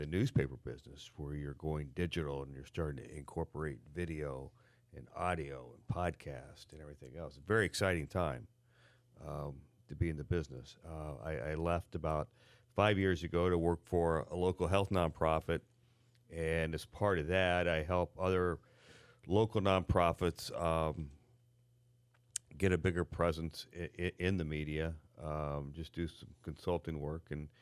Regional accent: Midwest, United States; also born or lived in New York / Florida; I grew up in the Midwest, and when I first got into journalism, I was covering a lot of government, local government, and moved to New York and did some local government, state government.

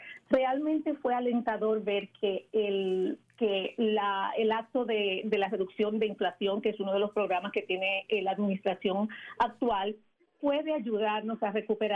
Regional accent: Dominican Republic; now in United States; y yo como dominicana he crecido con huracanes

